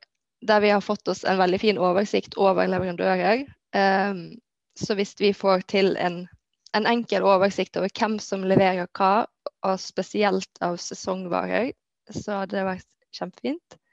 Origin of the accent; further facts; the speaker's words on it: Bardu, Troms, Norway; Vi er da fra Bardu kommune, jeg og Frida.